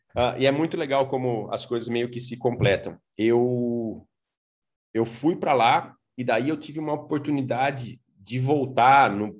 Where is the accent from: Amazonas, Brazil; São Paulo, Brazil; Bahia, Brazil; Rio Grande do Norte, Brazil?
São Paulo, Brazil; Jundiaí; Eu sou de Jundiaí, eu morava em Jundiaí.